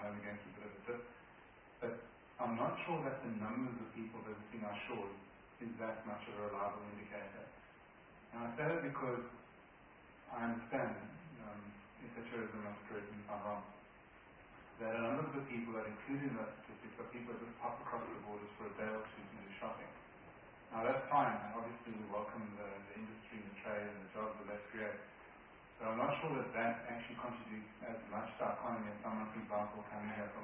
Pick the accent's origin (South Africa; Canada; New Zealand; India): South Africa; KwaZulu-Natal; And Chair, like the previous one, I'm also from KwaZulu-Natal.